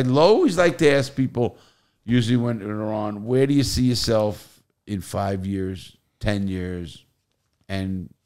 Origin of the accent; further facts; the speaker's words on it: New York, United States; And that's the way we are from New York.